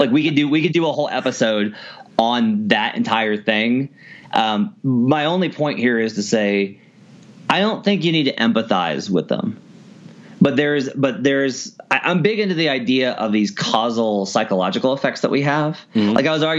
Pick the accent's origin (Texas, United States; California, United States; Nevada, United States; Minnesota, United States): California, United States; Los Angeles; We have a cheat code because we're from Los Angeles and Los Angeles is awesome.